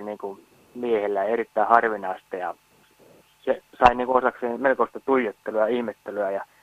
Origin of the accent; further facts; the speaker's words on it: Peräseinäjoki, South Ostrobothnia, Finland; siihen aikaan, kun mä olin nuori ja asuin Perä-Seinäjoella